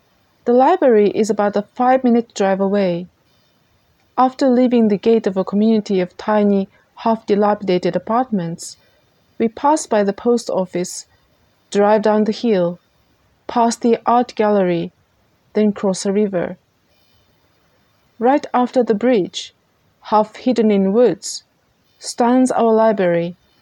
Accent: Japan; August is a festival month in Japan, and in my hometown as well, the famous annual Tanabata Festival started this weekend.

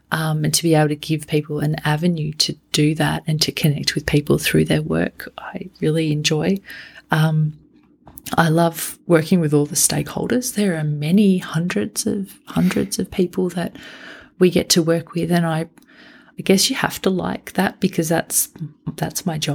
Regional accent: Canberra, Australian Capital Territory, Australia; growing up in Canberra and then moving away for, you know, a period of time, and then being able to come back

